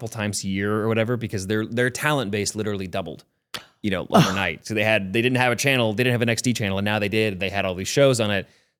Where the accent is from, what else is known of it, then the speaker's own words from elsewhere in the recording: Simi Valley, California, United States; I'm from Simi Valley